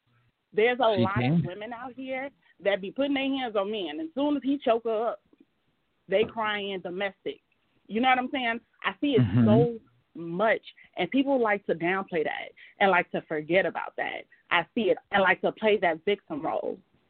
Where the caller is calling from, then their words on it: Chicago, Illinois, United States; Hey, honey … I'm from Chicago.